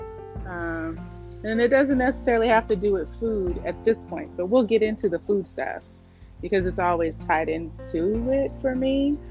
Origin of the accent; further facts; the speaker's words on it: Oakland, California, United States; I grew up in Oakland and we always had a porch